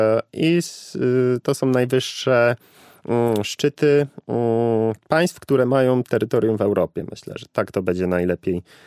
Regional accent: Beskids, Poland; mimo iż jestem z gór, bo jestem z Beskidów

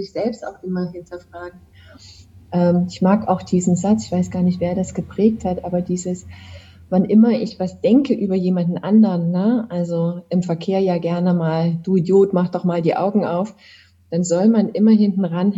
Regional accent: Chemnitz, Saxony, Germany; Und dann sind wir wieder in Chemnitz, bei meiner Heimatstadt.

